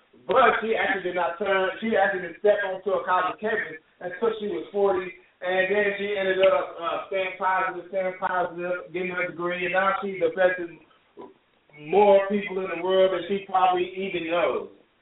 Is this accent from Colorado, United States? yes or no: no; Muskogee, Oklahoma, United States; because I'm from Muskogee, Oklahoma, and she decided to be my grandma